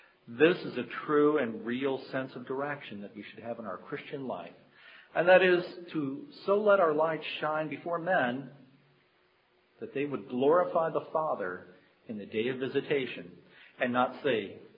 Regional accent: Kentucky, United States; And I say chiro because I'm originally from Kentucky.

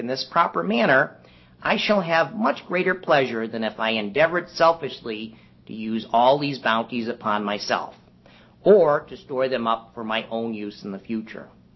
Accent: Agawam, Massachusetts, United States; I grew up in Agawam

